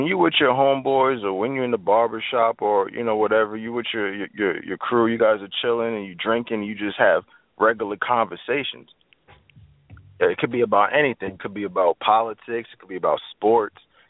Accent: Trinidad & Tobago; we call it Lime because I'm from the Caribbean, Trinidad.

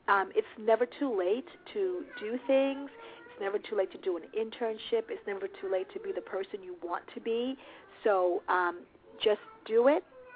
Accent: Kingston, Jamaica; now in New York, United States; I'm actually from Kingston, Jamaica. That's where I was born. I live in New York, but I consider Philly my second home. I'm there constantly.

